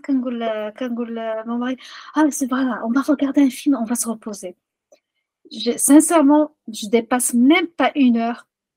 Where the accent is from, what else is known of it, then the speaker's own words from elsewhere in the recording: Rabat, Rabat-Salé-Kénitra, Morocco; rebat, c'est ma ville natale, c'est la ville où j'ai fait les 100 coups avec les copines.